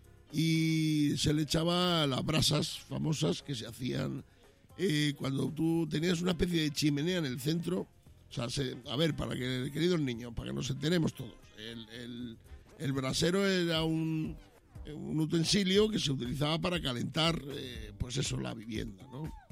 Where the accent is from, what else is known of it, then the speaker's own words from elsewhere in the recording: Badajoz, Extremadura, Spain; En mi tierra, yo soy de Extremadura, soy de Badajoz